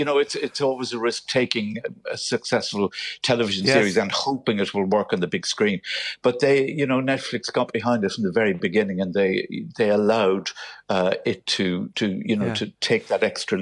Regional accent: Cork, Munster, Ireland; Cork City, born and bred.

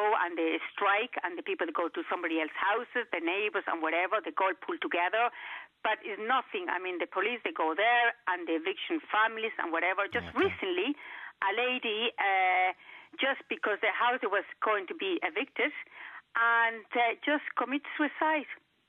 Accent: Barcelona, Catalonia, Spain; Well, I'm from Spain, from Barcelona, Spain

